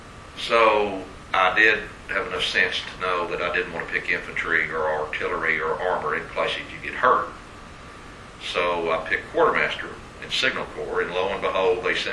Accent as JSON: {"language": "English", "town": "Big Spring", "region": "Texas", "country": "United States", "tie": "born or raised there", "said": "no, I was raised in Big Spring, Texas, and my father thought I was hanging around with a bad bunch of people, so off to school I went."}